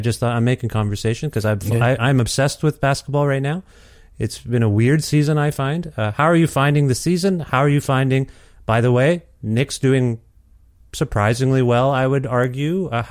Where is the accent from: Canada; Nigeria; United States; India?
Canada; Ontario; now in Edmonton, Canada; I'm from Ontario originally. So even as an East Coast, I now live in Edmonton.